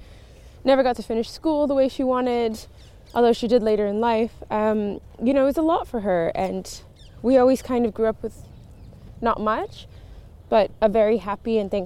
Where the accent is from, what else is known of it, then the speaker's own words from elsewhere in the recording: Montreal, Quebec, Canada; born there; I was born in Montreal